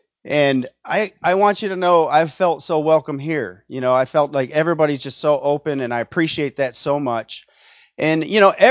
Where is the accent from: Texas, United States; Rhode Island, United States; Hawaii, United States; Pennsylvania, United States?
Pennsylvania, United States; also born or lived in Southern United States; And I'm from the country. I'm from Pennsylvania, northern Pennsylvania. But I spent a lot of time living down in the South.